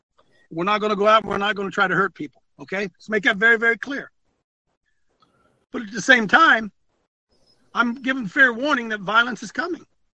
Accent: Ohio, United States; I'm from Ohio, so I know.

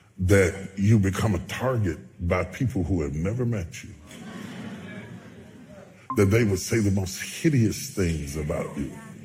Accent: West Virginia, United States; I'm a country boy. I'm from West Virginia.

